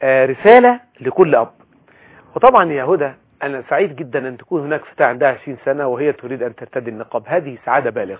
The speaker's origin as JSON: {"language": "Arabic", "country": "Egypt", "said": "احنا ساعات بعاداتنا كمصريين او كعرب"}